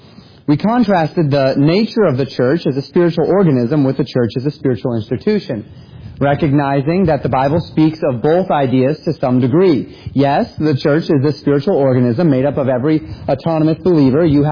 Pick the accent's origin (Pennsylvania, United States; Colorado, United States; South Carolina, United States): Colorado, United States; also born or lived in Florida; now in Minnesota, United States; I grew up on the Front Range in Colorado. Then I spent 8 years living in the Florida Panhandle before, of course, spending my 10 years here in Minnesota.